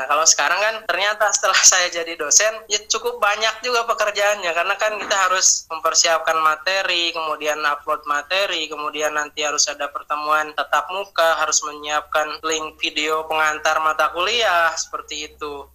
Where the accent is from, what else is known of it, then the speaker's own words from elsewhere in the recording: West Java, Indonesia; saya juga kan orang Jawa Barat ya. Kemudian saya kerja kan di lingkungan orang Jawa Tengah dan juga daerah istimewa Yogyakarta.